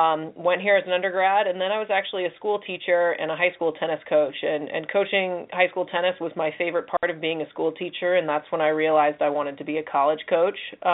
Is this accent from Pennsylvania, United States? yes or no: no; Seattle, Washington, United States; Yeah, so I'm actually from Seattle originally and played tennis in the Pacific Northwest as a junior.